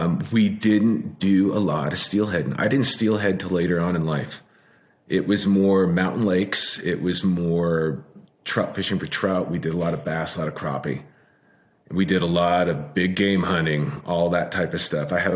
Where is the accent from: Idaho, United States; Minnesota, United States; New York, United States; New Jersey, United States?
Idaho, United States; Moyie Springs; also born or lived in Washington; And then most of my childhood, I grew up in Bonners Ferry, Idaho. Actually, a little town called Moye Springs.